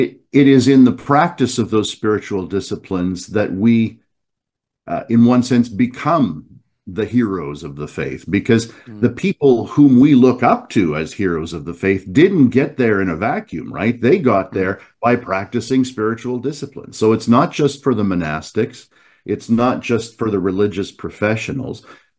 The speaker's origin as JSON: {"language": "English", "town": "North Bay", "region": "Ontario", "country": "Canada", "tie": "born or raised there", "said": "attempting to replicate the railways around North Bay, Ontario, my hometown, in late September of 1978."}